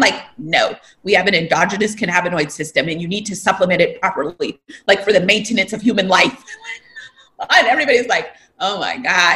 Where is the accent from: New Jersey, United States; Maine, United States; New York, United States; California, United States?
California, United States; I'm like this natural health doctor and I'm from California and I'm like vegetarian and stuff like that.